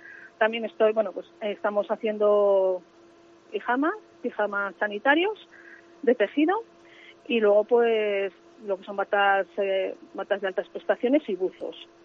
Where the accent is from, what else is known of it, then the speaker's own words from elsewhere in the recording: La Granja, Castile and León, Spain; como yo soy de La Granja, y en La Granja pues es un pueblo turístico